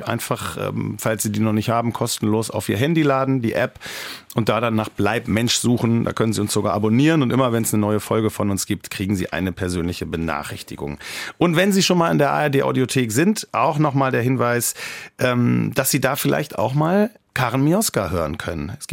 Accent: Wennigsen, Lower Saxony, Germany; Mir fällt dann auch wieder in meiner Heimatgemeinde unser Schwimmbad.

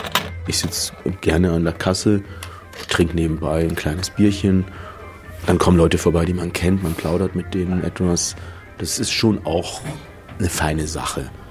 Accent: Munich, Bavaria, Germany; Ich bin ein echter Münchner, obwohl man das nicht hört. München geboren, München aufgewachsen und immer noch hier lebend seit vielen Jahren.

